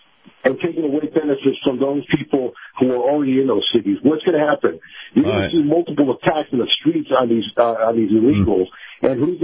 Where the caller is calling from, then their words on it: Tampa, Florida, United States; from Tampa.